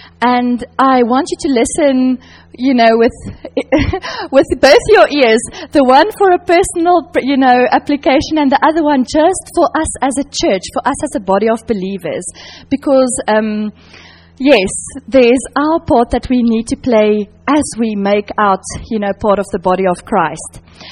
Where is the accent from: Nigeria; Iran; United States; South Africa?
South Africa; Johannesburg, Gauteng; moved away as an adult; now in England, United Kingdom; I grew up in Johannesburg, which is in the north of South Africa, and came over with my husband after we've been married just over a year.